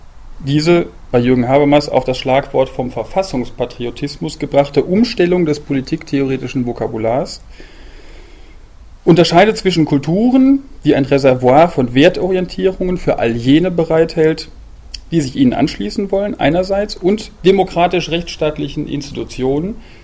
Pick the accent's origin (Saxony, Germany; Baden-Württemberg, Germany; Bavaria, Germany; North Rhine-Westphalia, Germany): North Rhine-Westphalia, Germany; Cologne; in meiner Heimatstadt Köln, weil da, wie Sie wissen, der Wahnsinn losbricht am 11.11.